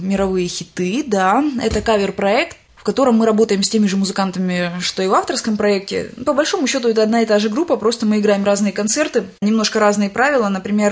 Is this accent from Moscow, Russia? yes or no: no; Taganrog, Rostov Oblast, Russia; я из Таганрога, а Таганрог, он город на самом деле очень такой многонациональный получается, не только потому, что он южный, потому что изначально это греческая провинция была